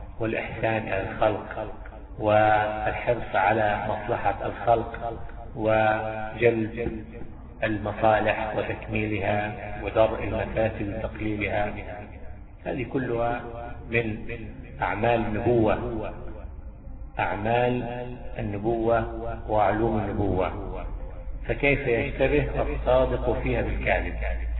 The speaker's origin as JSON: {"language": "Arabic", "country": "Egypt", "said": "يعني شوف حتى في بلادنا مصر"}